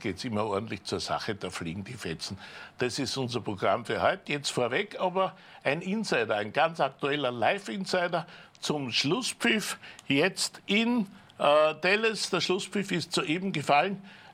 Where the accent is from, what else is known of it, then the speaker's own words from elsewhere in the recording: Austria; wir normalerweise als Österreicher